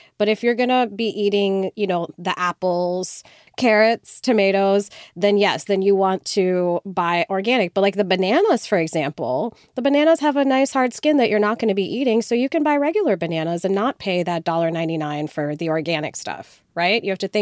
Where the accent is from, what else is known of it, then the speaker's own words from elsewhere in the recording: India; I'm Indian. I grew up in India partially.